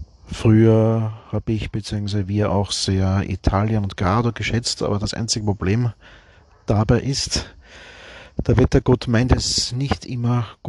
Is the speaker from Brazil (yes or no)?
no; Guntramsdorf, Lower Austria, Austria; Von meinem Heimatort Guntramsdorf im Süden von Wien fährt man bis Trogir mit 2, vielleicht 3 Pausen auf der Autobahn.